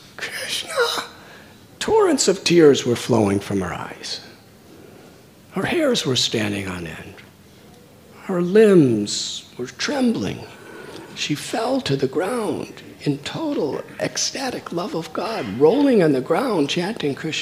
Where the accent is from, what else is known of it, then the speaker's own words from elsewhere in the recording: Chicago, Illinois, United States; I'm from Chicago. In the winter time, all you see is snow.